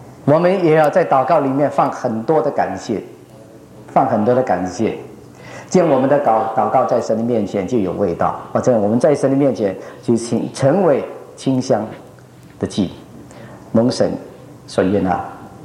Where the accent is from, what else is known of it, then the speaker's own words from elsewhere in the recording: China; 好像我们中国人烧菜 everything 每一件 都下点盐